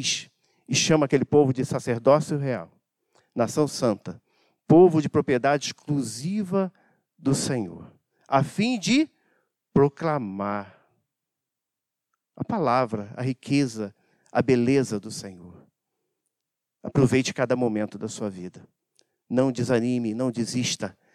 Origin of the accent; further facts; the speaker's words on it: Rio de Janeiro, Brazil; Eu morava ali no Guarabu, né?